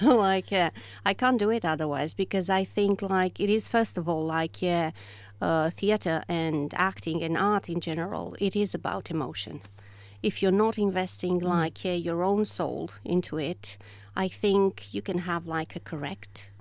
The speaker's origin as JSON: {"language": "English", "country": "Romania", "second_language": "English", "said": "in Romania, where I'm from"}